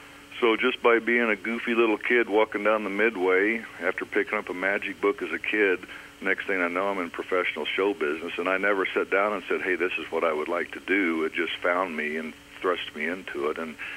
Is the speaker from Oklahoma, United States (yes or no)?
yes; Oklahoma City, Oklahoma, United States; I was raised here in Oklahoma City and spent my whole childhood growing up around the Del City, Choctaw area